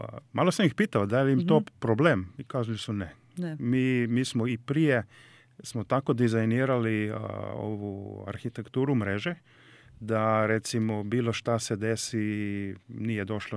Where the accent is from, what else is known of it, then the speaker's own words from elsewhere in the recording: Slovenia; kod nas u Sloveniji iskazalo se da smo dosta rezilijentni